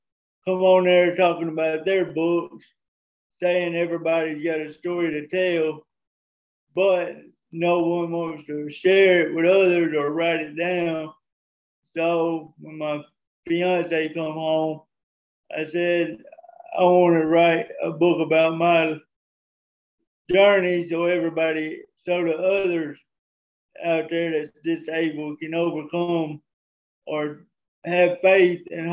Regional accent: Tuscaloosa, Alabama, United States; from Tuscaloosa, Alabama.

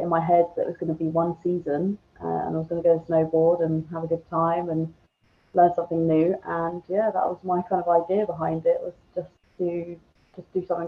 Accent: England, United Kingdom; now in Austria; I come from the UK. I come from England.

